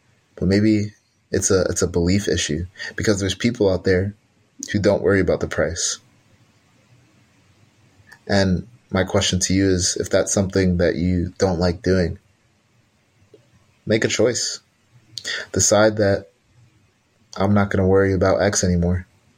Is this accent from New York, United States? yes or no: yes; New York, United States; I'm from New York. A lot of people don't say good morning.